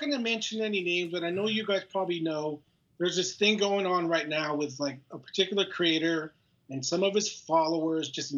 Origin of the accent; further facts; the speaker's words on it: Canada; especially since I'm Canadian and I watch American politics and pay attention to American politics maybe a little too much for my own good